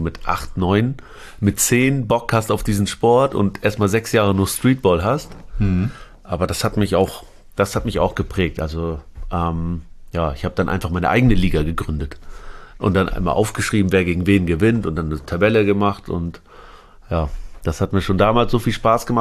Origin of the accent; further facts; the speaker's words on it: Aurich, Lower Saxony, Germany; also born or lived in Lebanon; Ja, wir sind über Damaskus nach Paris, Paris nach Hamburg und dann doch nach Aurich, in die Kleinstadt, kleine Dorf in...